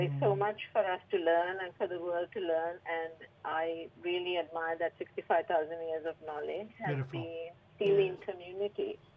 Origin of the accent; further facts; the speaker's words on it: Sri Lanka; now in Australia; Okay. I'm originally from Sri Lanka. So I migrated to Australia in 2007.